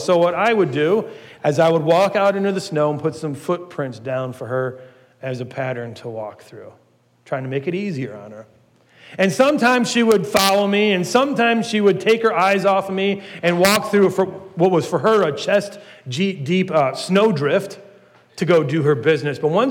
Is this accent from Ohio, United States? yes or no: yes; Ohio, United States; Now, growing up in Ohio, we got a lot more snow than we got here.